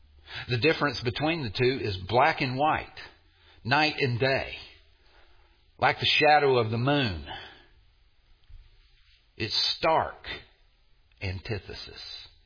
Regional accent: Mississippi, United States; I'm from Mississippi. You are witnessing a miracle right now. A, that I got out of Mississippi.

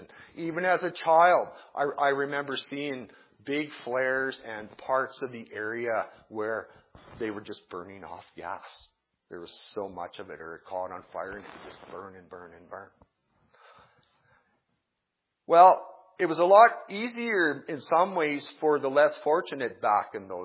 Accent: Alberta, Canada; His wife, Lorraine Teske, was somebody that I grew up with in my hometown. And the old Dingman Well location was about, half a mile away from her place. And just above the old Dingman Well was a very interesting part of southern Alberta

